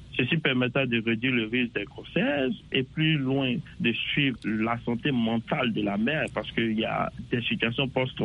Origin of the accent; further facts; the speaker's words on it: Côte d’Ivoire; En tant qu'Ivoirien, nous avons commencé par la Côte d'Ivoire.